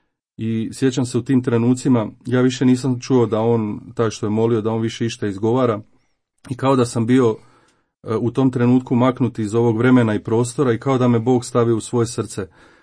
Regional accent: Valpovo, Osijek-Baranja County, Croatia; imam 36 godina i rodom sam iz Slavonije, iz grada Valpova, nedaleko od Osijeka.

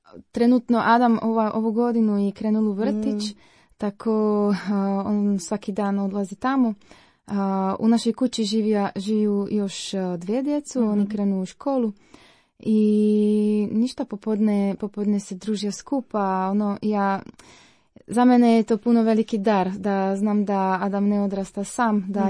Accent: Slovakia; Croatian is a second language; Ja dolazim iz Slovačke, imam 33 godina.

